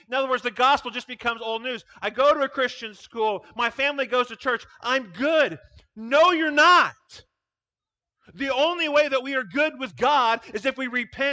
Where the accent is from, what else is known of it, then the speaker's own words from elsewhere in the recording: Iowa, United States; I grew up in Iowa. It's a lot of the same stuff.